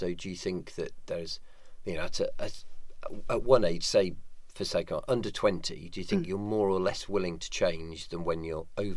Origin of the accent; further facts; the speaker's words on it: Birmingham, West Midlands, United Kingdom; I'm obviously not a northerner, much as I wish I could be. I'm a Midlander from Birmingham.